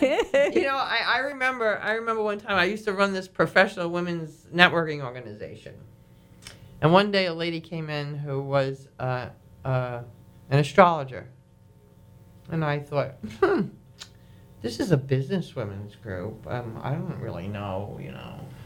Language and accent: English; New York, United States; Catherine and I actually... We're both from Long Island. We went to rival high schools.